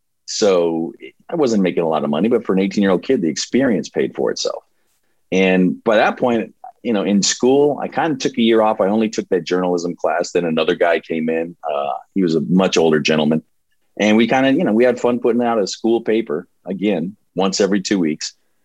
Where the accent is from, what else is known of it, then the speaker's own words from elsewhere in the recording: Barstow, California, United States; My sports editor at my hometown newspaper, the Barstow Desert Dispatch, Larry Maestas, he gave me my big break